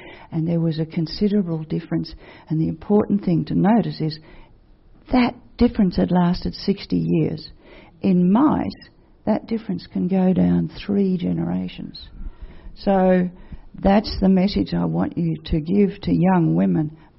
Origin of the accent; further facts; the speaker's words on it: Sydney, New South Wales, Australia; now in Melbourne, Australia; I came from Sydney where I had adequate levels, but once I got to Melbourne after about 3 years, I had grossly inadequate levels.